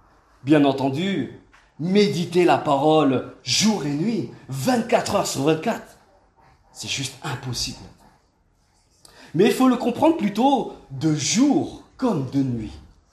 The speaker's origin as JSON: {"language": "French", "region": "Normandy", "country": "France", "said": "Vous savez, je viens de Normandie."}